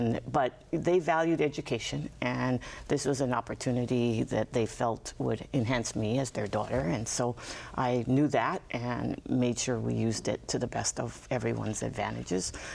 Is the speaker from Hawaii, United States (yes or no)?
yes; Hilo, Hawaii, United States; My family, both sides, born and raised in Hilo, multiple generations. I was, you know, obviously born in Hilo, went to elementary school at Hilo Union